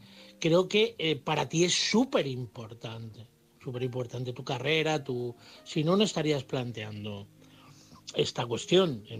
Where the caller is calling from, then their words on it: Madrid, Community of Madrid, Spain; de Madrid.